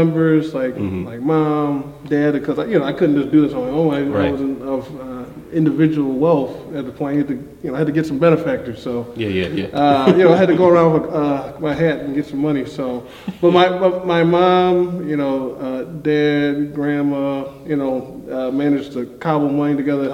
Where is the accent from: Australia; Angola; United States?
United States; West Bloomfield, Michigan; also born or lived in Detroit; So I was born in Detroit. Mom and dad went to school in Detroit. Born and raised. Still family in Detroit, but grew up in the outskirts. But always, you know, West Bloomfield, which is like 20-25 minutes outside of Detroit.